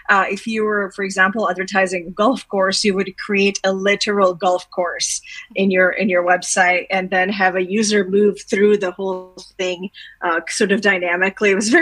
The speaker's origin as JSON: {"language": "English", "country": "Bosnia & Herzegovina", "tie": "born or raised there", "second_language": "English", "said": "I was born and raised in Bosnia"}